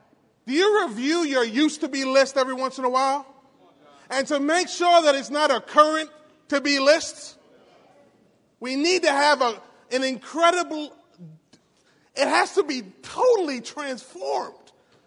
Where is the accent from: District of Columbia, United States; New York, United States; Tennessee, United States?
New York, United States; Queens; I'm from Queens, New York, but I'm going to throw the y'all at you